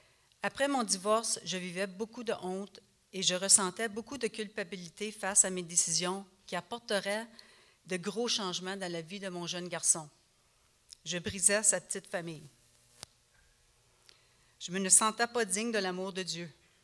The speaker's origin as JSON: {"language": "French", "town": "Montreal", "region": "Quebec", "country": "Canada", "tie": "born there", "said": "Je suis née à Montréal à l'âge de 2 semaines seulement et j'ai été adoptée par un couple qui ne pouvait pas avoir d'enfants."}